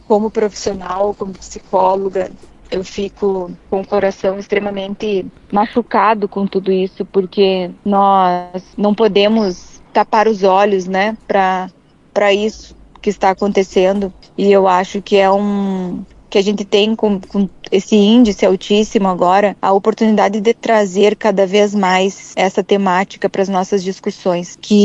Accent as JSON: {"language": "Portuguese", "region": "Rio Grande do Sul", "country": "Brazil", "tie": "born or raised there", "said": "eu me deparar com essa grandeza cultural da minha terra, diante do … que me ensinou a amar as missões, com certeza formou totalmente minha identidade"}